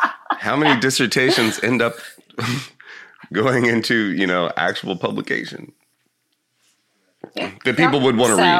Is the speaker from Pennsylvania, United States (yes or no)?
no; Sonoma, California, United States; born there; I was born in Sonoma.